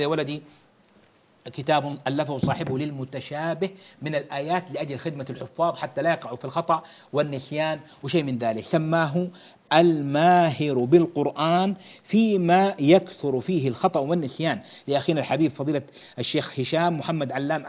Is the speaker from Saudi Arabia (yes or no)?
yes; Hejaz, Saudi Arabia; ما زالوا يستعملون عندنا في الحجاز هذه العبارة